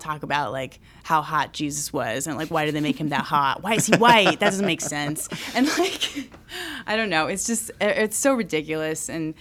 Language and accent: English; Los Angeles, California, United States; Like, cause I grew up in Los Angeles, and like I was like, I just want to go to a white high school. I want to have the 90210 experience. Like, I grew up around Mexicans and Filipinos